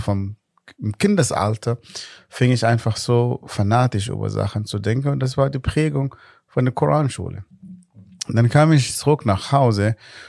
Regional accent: Northern, Sudan; German is a second language; now in Germany; ich bin in einer islamischen Familie geboren im Nordsudan.

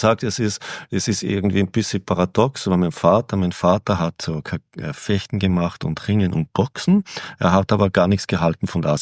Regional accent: Upper Austria, Austria; ich komme ja aus dem Bezirk Vöcklabruck und Gmunden.

